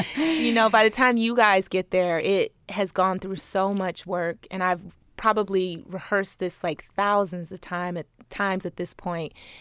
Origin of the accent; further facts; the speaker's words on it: Cleveland, Ohio, United States; Cleveland.